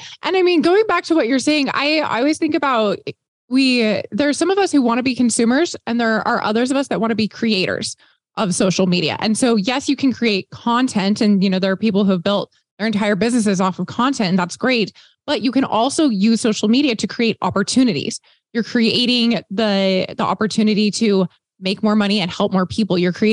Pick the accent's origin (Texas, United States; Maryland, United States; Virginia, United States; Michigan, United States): Texas, United States; I grew up in Texas, like Texas barbecue.